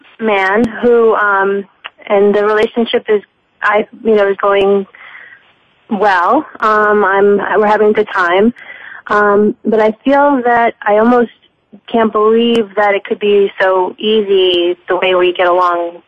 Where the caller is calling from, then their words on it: New Jersey, United States; I'm calling from New Jersey.